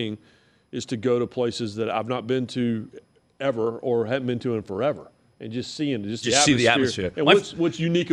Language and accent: English; Raleigh, North Carolina, United States; But I grew up in Raleigh. I was just in Raleigh working on a story, this week.